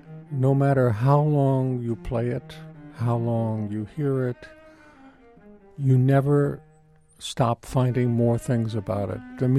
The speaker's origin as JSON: {"language": "English", "town": "Los Angeles", "region": "California", "country": "United States", "tie": "born or raised there", "said": "I grew up in Los Angeles where there was an exceptional musical community"}